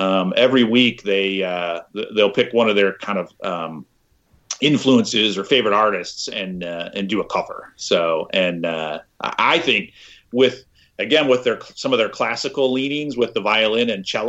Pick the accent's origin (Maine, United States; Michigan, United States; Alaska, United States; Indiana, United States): Michigan, United States; Northville; He hails from my hometown, which is Northville, Michigan, which is a suburb of Detroit.